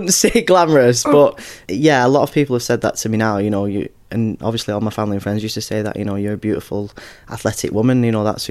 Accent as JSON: {"language": "English", "town": "Wigan", "region": "North West England", "country": "United Kingdom", "tie": "born or raised there", "said": "I didn't realise that I was trans until about maybe 26, 27 years old."}